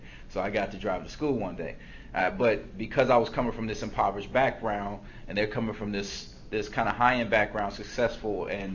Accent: Gary, Indiana, United States; I felt like it was a sea growing up in Gary, but the lake, seeing it from the lake, seeing Chicago, and saying, man, that's huge.

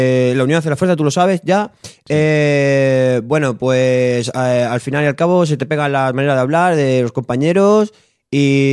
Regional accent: Castile, Spain; Yo soy de un pueblo de Castilla, de la meseta, del interior de la península, ¿vale? Ahí era donde yo me crié, ahí era donde yo empecé a jugar fútbol, a pegar mis primeras patadas.

